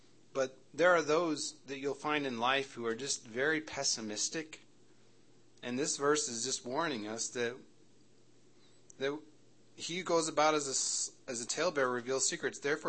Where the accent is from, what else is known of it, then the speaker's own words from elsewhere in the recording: the North, United States; She's a Southern girl, so I'm from the North, a Yankee, you know. We don't have too good of a mouth on us, so anyway.